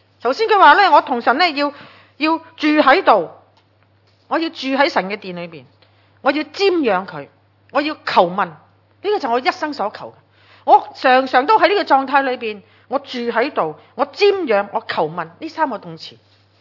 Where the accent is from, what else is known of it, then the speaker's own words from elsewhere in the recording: Hong Kong; 我哋香港人好心猿意马噶